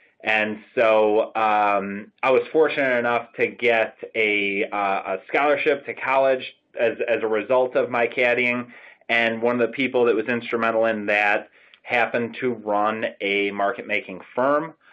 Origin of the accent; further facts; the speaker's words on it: Illinois, United States; I grew up outside of Chicago as well, and for many, many years, this business was very provincial.